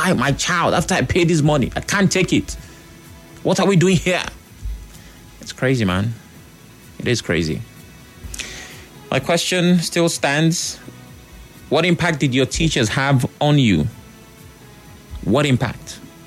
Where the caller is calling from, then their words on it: Port Harcourt, Rivers, Nigeria; from Port Hackett.